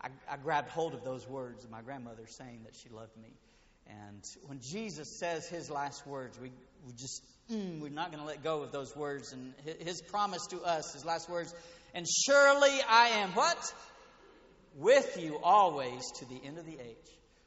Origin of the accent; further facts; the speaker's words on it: Brazil; English is a second language; I came from Brazil, so I'm a terrible speller of English.